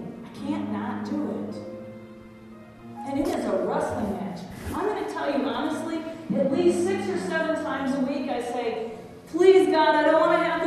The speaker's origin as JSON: {"language": "English", "town": "Bay City", "region": "Michigan", "country": "United States", "tie": "born or raised there", "said": "it's in Saginaw, where did I used to live? And it's in Bay City, my hometown."}